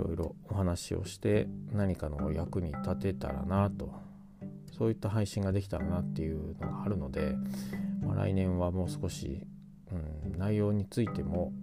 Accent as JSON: {"language": "Japanese", "region": "Shizuoka", "country": "Japan", "tie": "born or raised there", "said": "去年で仕事を辞めて、で、地元の静岡に帰ってきて"}